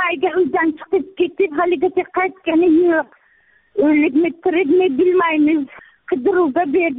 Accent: Jondor, Bukhara Region, Uzbekistan; Men Buxorodanman. Buxoroning Jondor tumanidan varaqshoq kolxozida, varaqsho kolxozidan bo'laman.

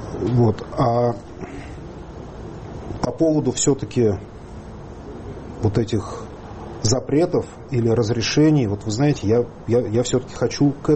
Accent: Nizhny Novgorod Oblast, Russia; Я родом из Нижегородской области. Вот у нас на юге области одна русская культура.

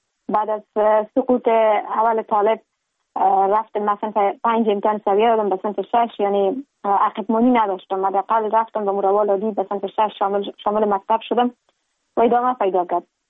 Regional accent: Kabul, Afghanistan; now in Ankara, Turkey; در شهر کابل متولد شدیم، مکتب را در لیسه عالی آریانا به اتمام رساندیم، لیسانس و مستری خود از دانشکده روانشناسی دانشگاه کابل به دست آوردیم

